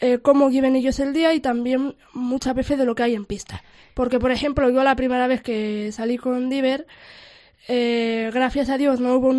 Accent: Albacete, Castilla-La Mancha, Spain; poder dar el salto a nacionales en mi tierra, en Albacete

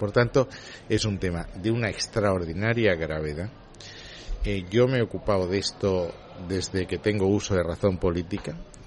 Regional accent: San Sebastián, Basque Country, Spain; Yo soy un español un poco peculiar, soy un español muy periférico. Yo hice el bachillerato en los jesuitas de San Sebastián, hice la carrera en Deusto, he sido inspector financiero en San Sebastián, mi padre sigue viviendo en San Sebastián

